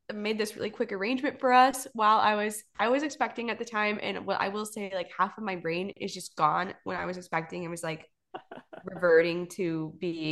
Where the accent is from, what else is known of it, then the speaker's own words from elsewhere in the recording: Texas, United States; So I am from East Texas. Ariana's from Austin. I am from East Texas and I love East Texas.